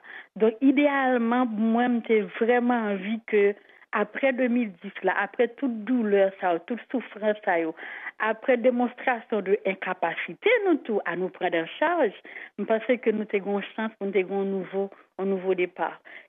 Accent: Haiti; moi, en tant qu'haïtienne, comme je suis racine

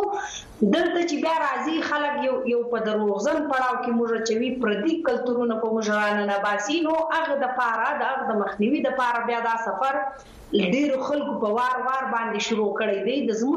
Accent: Sanjawi, Balochistan, Pakistan; now in Quetta, Pakistan; پیدا شوی او لوی شوی په سنځاوي کې وزیلا زیارت جنوبی پښتونخوا کې سبق مون تر لسمال ته ویلې دی. بیا د مختص د خپل د پاره کوټي شار ته راغلو.

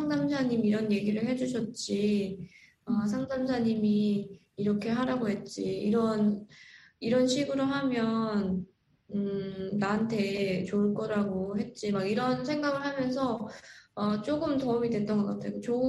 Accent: North Korea; now in United States; 그때 당시 제가 고등학교 북한에서 온 지는 얼마 안 됐고

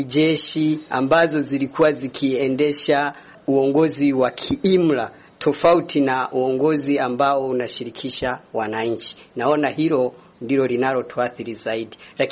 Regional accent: Burundi; Mimi kama Mrundi naweza nikachangia

